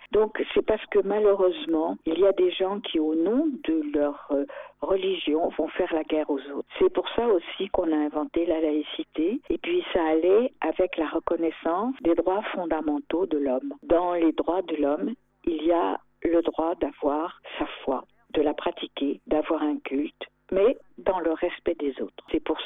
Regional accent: France; ma citoyenneté en tant que Française dans un pays laïque

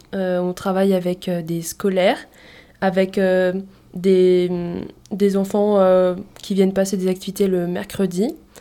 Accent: Grand Est, France; Non, je ne viens pas d'Ardèche. Je suis venue ici pour le service civique. À la base, je viens de la Marne.

